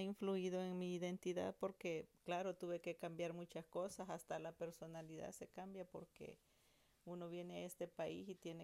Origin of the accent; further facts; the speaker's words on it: El Salvador; moved away as an adult; now in United States; Ok, yo vengo de El Salvador.